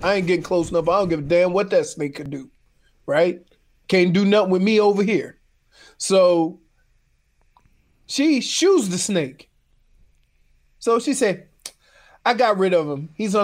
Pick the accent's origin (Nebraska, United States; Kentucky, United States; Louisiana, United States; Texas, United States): Louisiana, United States; New Orleans; See, because if I would have said that and I was growing up in New Orleans, everybody would just avoid the garage.